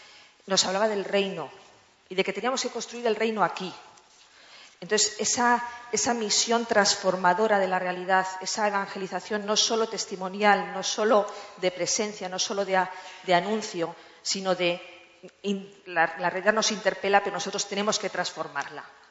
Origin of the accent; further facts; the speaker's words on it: Pamplona, Navarre, Spain; de Pamplona.